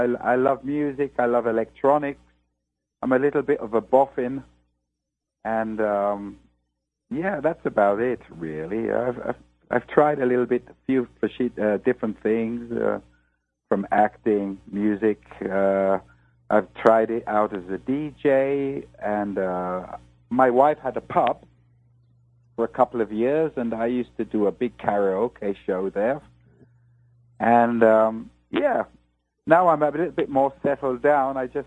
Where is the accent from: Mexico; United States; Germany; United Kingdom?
United Kingdom; London; born there; I was born in Islington, in London, North London. And my father was a Nigerian. And my mother was a British woman.